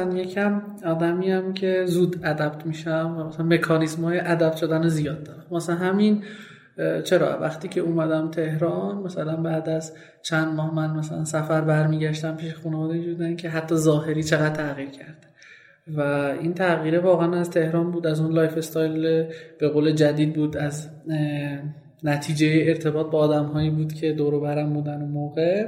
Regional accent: Sanandaj, Kurdistan, Iran; first language Kurdish; Persian is a second language; من زبان اصلیم و زبان مادریم کردیه و تو چند سال اخیر خیلی کم رفتم به قولی سنندج اونورا و کمتر کردی صحبت کردم

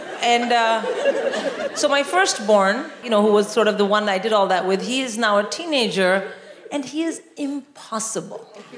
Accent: India; moved away; And I'm born and raised in India.

